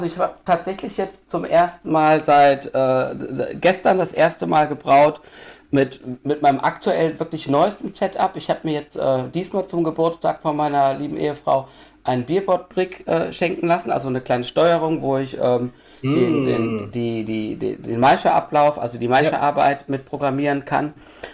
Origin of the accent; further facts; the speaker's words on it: Düsseldorf, North Rhine-Westphalia, Germany; ich komme ja aus Düsseldorf und na, mit Altbier bin ich groß geworden